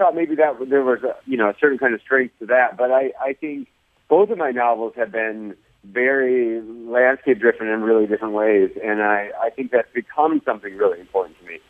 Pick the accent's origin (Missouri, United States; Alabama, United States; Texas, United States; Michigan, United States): Michigan, United States; I grew up in Michigan. I lived in Michigan my whole life until this past year.